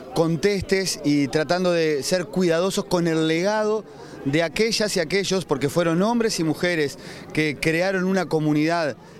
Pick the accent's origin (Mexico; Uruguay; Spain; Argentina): Uruguay